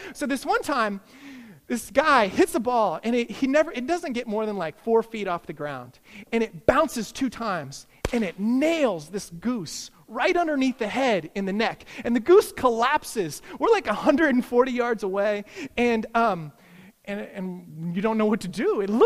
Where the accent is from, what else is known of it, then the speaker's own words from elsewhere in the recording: Kansas City, Missouri, United States; I come from Kansas City, and my parents have geese.